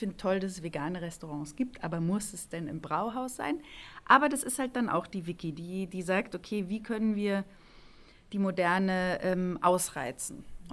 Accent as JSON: {"language": "German", "region": "Bavaria", "country": "Germany", "said": "weil ich komme ja aus Bayern."}